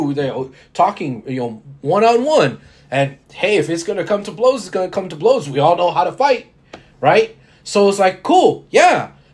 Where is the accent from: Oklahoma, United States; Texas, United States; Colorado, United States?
Texas, United States; Houston; I was born and raised in Houston, man. I like Houston.